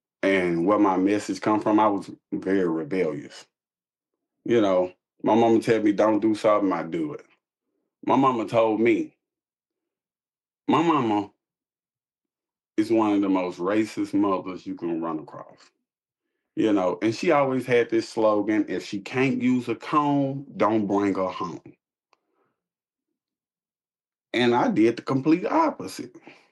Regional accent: Shreveport, Louisiana, United States; Growing up in Shreveport, it's a lot of gun violence, you know, and they don't care who it is.

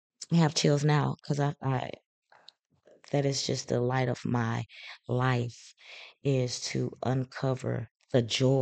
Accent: St. Louis, Missouri, United States; I'm from St. Louis, Missouri. I'm a black girl.

